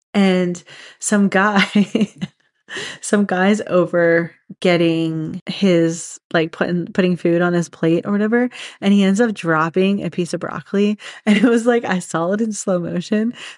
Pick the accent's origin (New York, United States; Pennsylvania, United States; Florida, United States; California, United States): Pennsylvania, United States; Briarcliff; So we were at the house that I grew up in Briarcliff, if there's any Delco people listening to this.